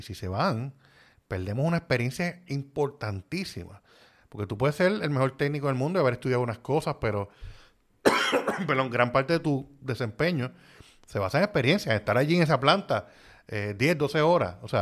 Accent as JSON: {"language": "Spanish", "country": "Puerto Rico", "said": "Como puertorriqueño, que muchos de estos empleados pues se queden allí."}